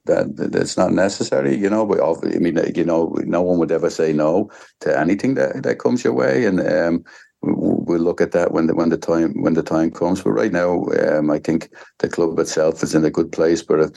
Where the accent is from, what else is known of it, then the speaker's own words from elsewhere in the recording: Ireland; now in United States; even from my background, being in America and obviously being an Irishman years ago playing the League of Ireland